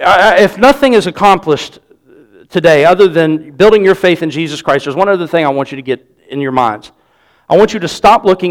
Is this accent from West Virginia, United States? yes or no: yes; Clarksburg, West Virginia, United States; born there; I was born here in the United States of America, that I was born here in Clarksburg, West Virginia.